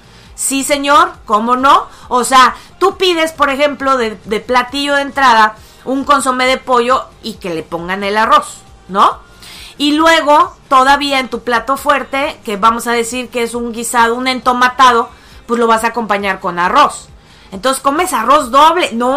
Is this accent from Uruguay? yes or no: no; Mexico; Entonces sí, somos los mexicanos un país sopero. Lo somos, definitivamente.